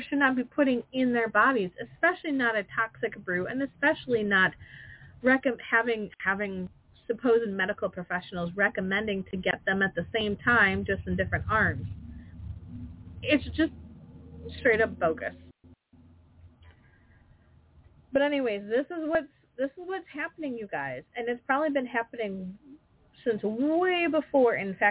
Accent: Wisconsin, United States; I'm from Wisconsin.

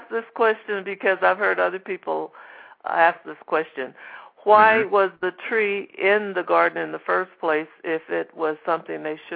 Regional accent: St. Louis, Missouri, United States; He is an active member of Bethesda Temple Church of the Apostolic Faith in St. Louis, Missouri, my hometown

